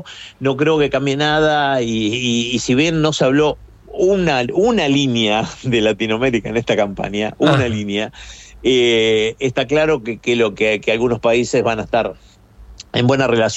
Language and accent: Spanish; Argentina; now in United States; A mí me dio mucha vergüenza, te cuento, como argentino.